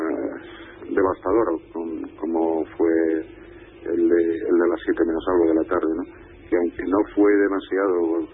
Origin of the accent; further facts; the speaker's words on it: Totana, Region of Murcia, Spain; en una ciudad muy cercana a Lorca, que es Totana, es de donde yo soy, y allí también tengo familia, ¿no?